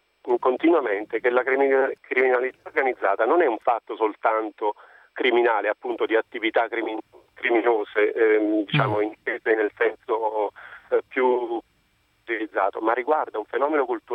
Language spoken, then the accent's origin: Italian; Naples, Campania, Italy; essendo napoletano e radicato in questo territorio, conoscendo il territorio